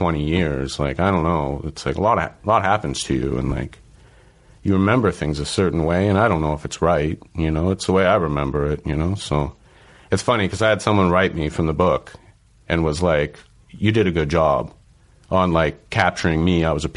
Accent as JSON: {"language": "English", "region": "Ontario", "country": "Canada", "tie": "born or raised there", "said": "In a small town in southern Ontario."}